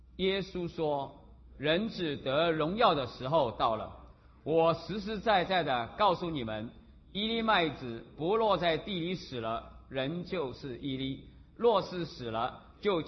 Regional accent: Shanghai, China; 那在我的老家上海形势稍微好一点

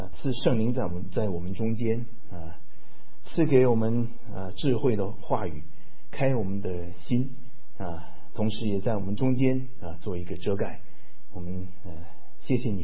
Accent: Hsinchu, Taiwan; 因为我是在新竹出生长大的我在台湾出生长大的，我到在新竹念书，新竹交大

